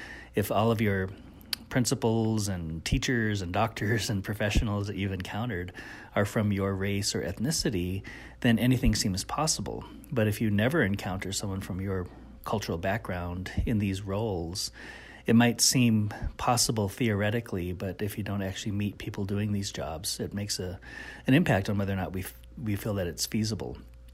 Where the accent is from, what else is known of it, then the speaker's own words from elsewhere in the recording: Kyle, South Dakota, United States; Well, I'm originally from Kyle, South Dakota, on the Pine Ridge Indian Reservation. And I was very fortunate to grow up in a family with a lot of traditional healers and medicine men.